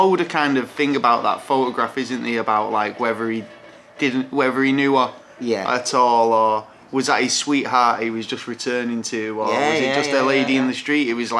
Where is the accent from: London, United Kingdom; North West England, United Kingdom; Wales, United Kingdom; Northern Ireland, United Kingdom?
North West England, United Kingdom; Middleton; I'm from Middleton, but in the UK.